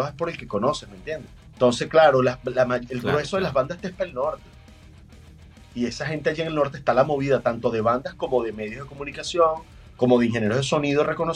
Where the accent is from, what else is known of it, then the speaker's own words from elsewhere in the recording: Venezuela; Es mi país y ya, pues, y si yo lo critico al país, esté como esté, que no es culpa de nosotros los venezolanos en cierta parte